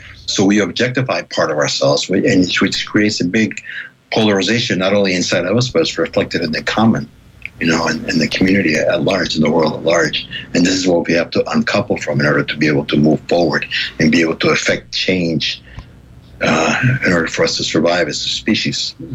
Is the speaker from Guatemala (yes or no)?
yes; Guatemala; now in United States; not only growing up in Guatemala, but also moving to the United States and getting alienated by the transplanting of myself to a totally different culture.